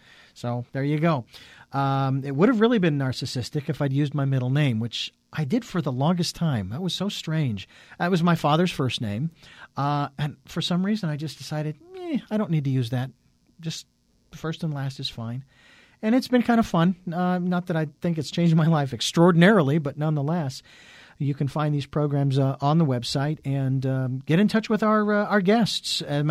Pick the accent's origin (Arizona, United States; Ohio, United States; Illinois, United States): Arizona, United States; Phoenix; Born and raised in Phoenix. And after, what was it, 46 years, almost 46 years living there, lost my job.